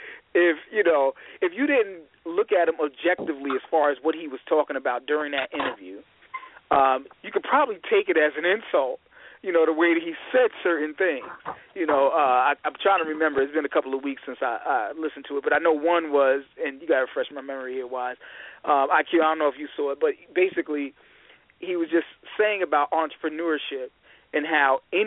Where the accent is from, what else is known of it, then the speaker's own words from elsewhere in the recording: Michigan, United States; I'm your host from Michigan